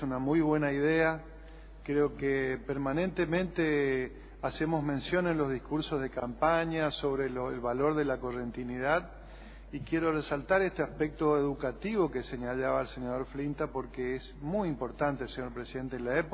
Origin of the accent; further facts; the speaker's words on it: Corrientes, Argentina; cuando salimos a otros lugares del país y hablamos que somos correntinos, nos miran con respeto